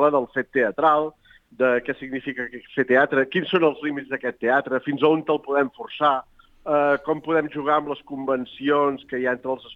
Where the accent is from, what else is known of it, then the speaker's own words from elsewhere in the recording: Catalonia, Spain; now in Vallès, Spain; sóc un empordanès afincat al Vallès perquè l'amor m'ha portat cap al Vallès.